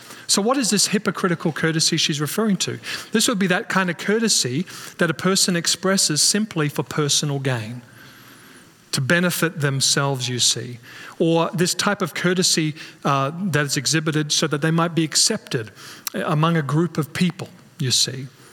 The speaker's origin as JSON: {"language": "English", "country": "Australia", "said": "Now, I'm from Australia, so we see this all the time"}